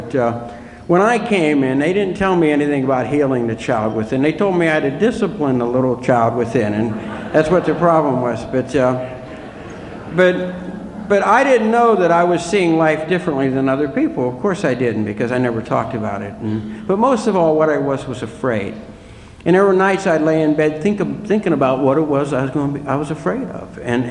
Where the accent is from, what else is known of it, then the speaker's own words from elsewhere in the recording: Ireland; I'm the second child, the eldest son, and I had nine brothers and sisters, and I'm Irish.